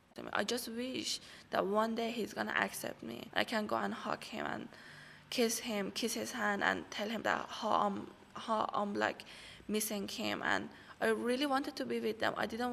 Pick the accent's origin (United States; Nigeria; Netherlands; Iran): Iran; I am from Iran. I'm a lesbian woman and I'm 21 years old.